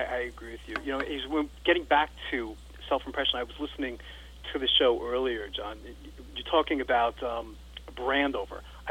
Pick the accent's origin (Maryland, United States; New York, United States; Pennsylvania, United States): New York, United States; I'm originally from New York. You know, my family's in Brooklyn.